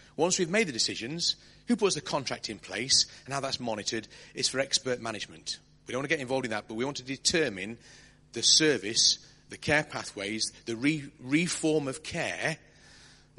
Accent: Wallasey, North West England, United Kingdom; I'm from Wallasey. That's the... All right, I'm on the Riviera side of the Mersey.

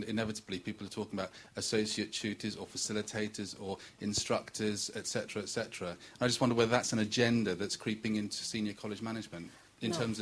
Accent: Netherlands; I'm from the Netherlands, and we don't make a distinction between teaching and learning.

